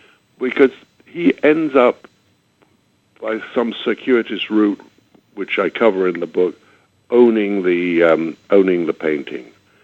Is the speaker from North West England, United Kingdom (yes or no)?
no; London, United Kingdom; moved away; You know, I was born and raised in London, and I left it in 1980, and it's changed considerably